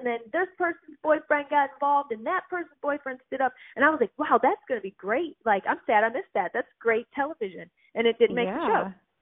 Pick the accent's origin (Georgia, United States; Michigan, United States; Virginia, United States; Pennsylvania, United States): Michigan, United States; I mean, I grew up in the North, or, you know, the Midwest, I guess, but we're pretty North up in Michigan.